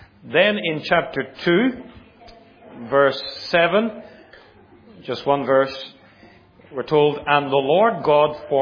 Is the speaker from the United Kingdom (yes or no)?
yes; Northern Ireland, United Kingdom; I'm not English, so don't insult me, okay? From Northern Ireland. You'll be very offended.